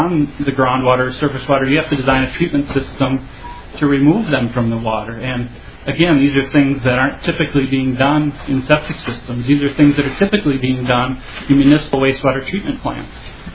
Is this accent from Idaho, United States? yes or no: no; North Mankato, Minnesota, United States; I'm from North Mankato, Minnesota.